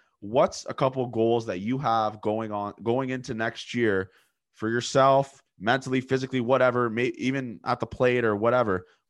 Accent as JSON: {"language": "English", "country": "Canada", "said": "Cause being Canadian, that's like what we look upon as like, holy shit, that's the greatest school on planet Earth."}